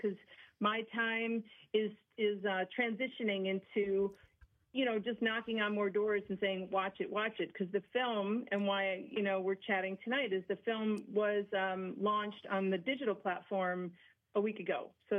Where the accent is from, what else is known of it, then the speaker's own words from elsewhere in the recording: New Jersey, United States; I'm just from New Jersey